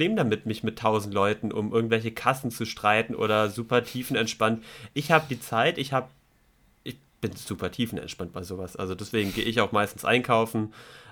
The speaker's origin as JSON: {"language": "German", "region": "Baden-Württemberg", "country": "Germany", "said": "ich bin geizig, ich bin Schwabe, ich nehme alles mit, was geht."}